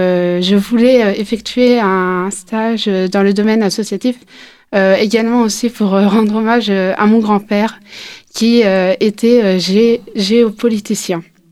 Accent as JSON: {"language": "French", "town": "Nancy", "region": "Grand Est", "country": "France", "said": "J'ai 20 ans et je viens de Nancy, une ville qui se situe dans la région qui est en Lorraine, dans la région du Grand Est"}